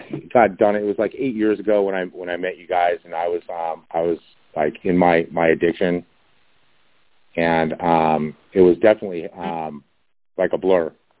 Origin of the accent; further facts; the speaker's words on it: Laguna Beach, California, United States; I grew up in Laguna Beach, of course, you know.